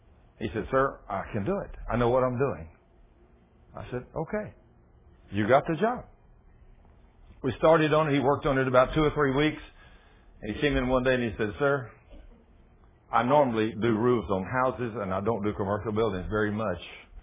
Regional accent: Texas, United States; I said, but I'm from Texas. I'm not from Chicago.

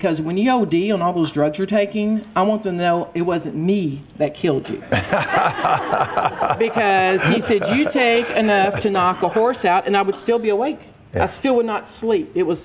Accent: Texas, United States; because I'm from East Texas, so I'd cook down my pears and stuff

